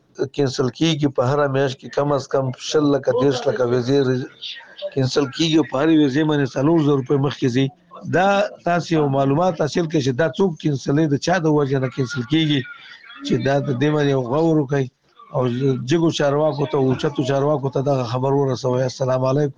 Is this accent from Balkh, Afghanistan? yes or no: no; Nangarhar, Afghanistan; زه یو افغان يم د ننګرهار ولایت څخه